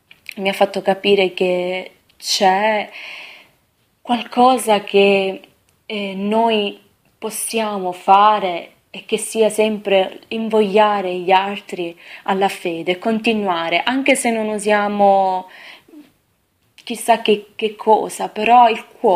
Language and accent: Italian; Sicily, Italy; Sono andata in Sicilia, nel mio paese